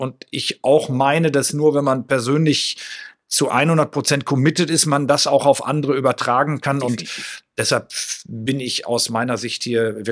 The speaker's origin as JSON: {"language": "German", "town": "Münster", "region": "North Rhine-Westphalia", "country": "Germany", "said": "Ich komme ja aus Münster. Mein Heimatverein ist Preußen Münster."}